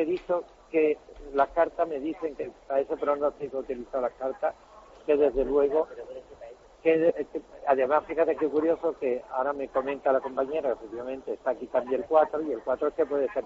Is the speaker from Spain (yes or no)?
yes; Cádiz, Andalusia, Spain; Sabes que yo soy de Cádiz.